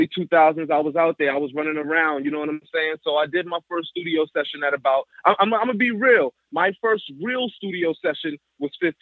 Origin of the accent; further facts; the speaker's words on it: New York City, New York, United States; born and raised in Bed-Stuy, Brooklyn.